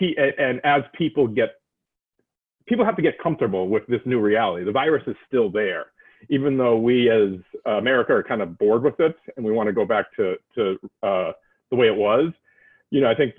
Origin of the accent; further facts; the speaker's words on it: Massachusetts, United States; You know, I'm from Massachusetts